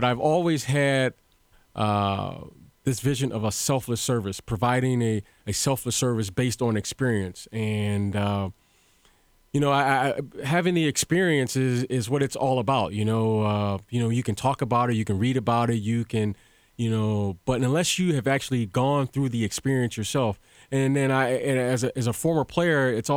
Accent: Detroit, Michigan, United States; You know, growing up in Detroit, I had opportunity to watch Isaiah Thomas early.

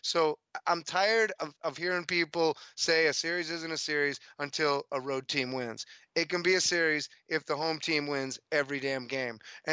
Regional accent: Milwaukee, Wisconsin, United States; And you know what? Let's go Milwaukee Bucks, baby. That's my hometown.

